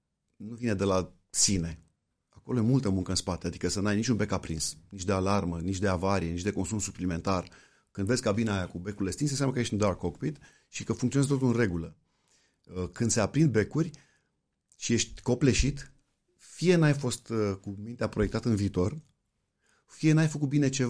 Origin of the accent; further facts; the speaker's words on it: Romania; E o întâmplare, m-am născut în România, iubesc țara asta, de asta nici n-am plecat, dar nu mă consider superior cuiva că sunt român.